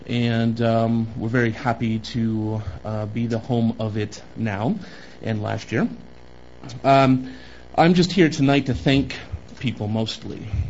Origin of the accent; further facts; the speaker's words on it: Indiana, United States; which is actually from my home state of Indiana